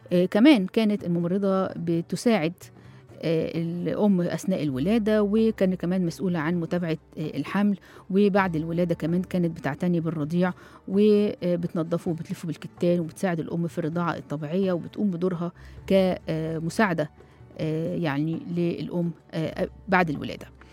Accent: Egypt; لكن استخداماتنا ليها كمصريين مختلفة

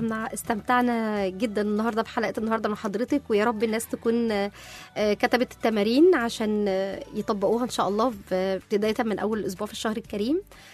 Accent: Egypt; لكن كمان لأن رمضان عندنا في مصر غير أي حتة تانية في العالم

